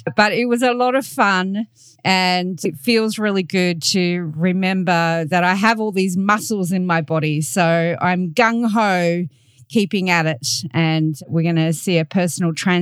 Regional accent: Australia; I'm your host from Australia

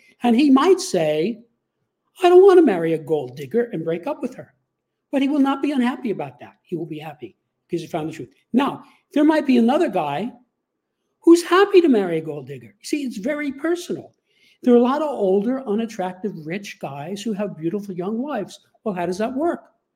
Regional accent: New York, United States; I knew him long before he ran for president in New York. I came from New York.

